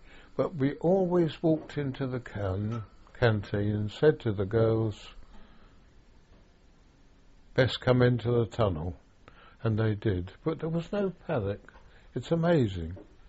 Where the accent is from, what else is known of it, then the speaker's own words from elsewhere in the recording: Lewes, South East England, United Kingdom; And then we drove off down through Kent and Sussex, and then blow me down, we're driving through my hometown of Lewes.